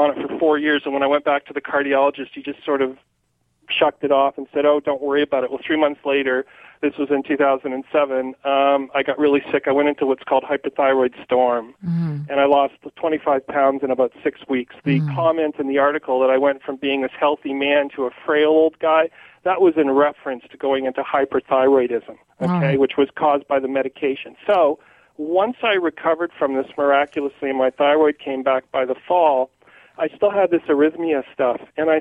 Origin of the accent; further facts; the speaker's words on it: Toronto, Ontario, Canada; moved away; I'm formerly from Toronto. We moved out here in 2003, so I changed cardiologists.